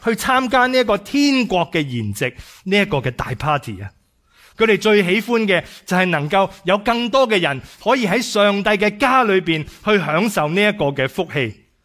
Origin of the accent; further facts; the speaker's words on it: Edmonton, Alberta, Canada; 过去一个星期多，我呢去到我的老家，我老家 Alberta Edmonton